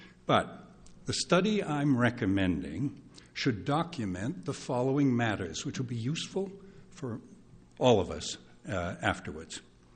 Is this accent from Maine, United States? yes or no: yes; Phillips, Maine, United States; I'm from Phillips, and I'm here to urge you to turn down this application for the Sisk wind project